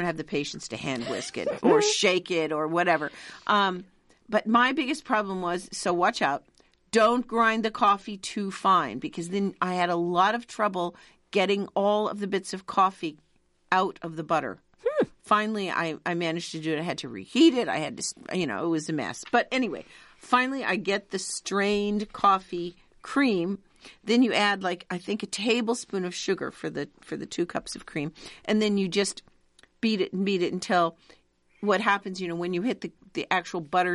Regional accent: United States; But, you know, we're American. We can do what we want, right?

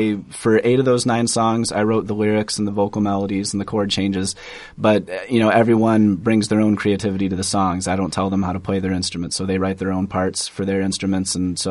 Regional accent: Quasqueton, Iowa, United States; So I'm originally from Northeast Iowa, a really small town called Quasquin. It's about 550 people in Northeast Iowa in Buchanan County, so very rural upbringing.

